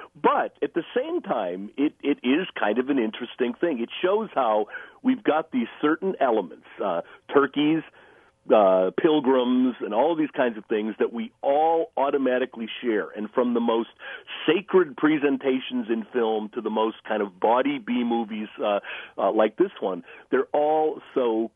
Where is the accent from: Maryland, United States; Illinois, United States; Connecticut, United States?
Illinois, United States; Chicago; including where I grew up in Chicago